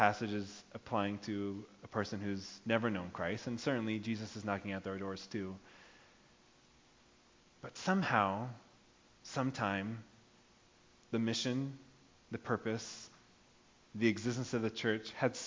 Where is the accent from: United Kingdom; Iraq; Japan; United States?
Japan; every day growing up in Japan, I commuted to school by train.